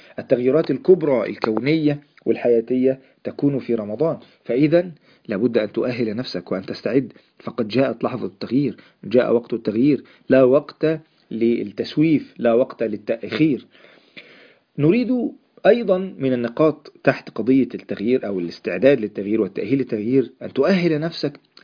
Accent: Egypt

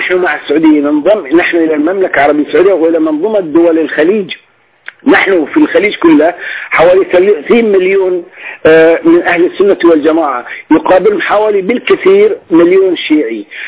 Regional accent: Bahrain; هؤلاء ممكن أن يغطوا العجز الموجود عندنا بالبحرين.

